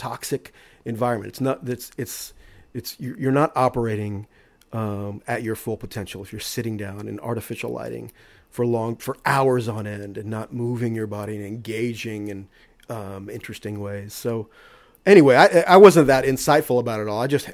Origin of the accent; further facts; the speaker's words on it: Austin, Texas, United States; I saw a lot of cool shows with a fake ID growing up in Austin.